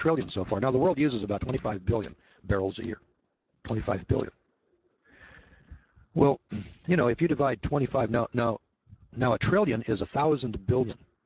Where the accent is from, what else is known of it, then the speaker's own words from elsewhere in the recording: United States; Which makes me wonder, as an American, what the hell are you Canadians thinking about up there?